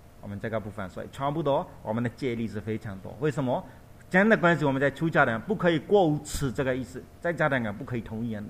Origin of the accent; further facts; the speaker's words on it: Myanmar; Chinese is a second language; 不是我们缅甸人穿的这样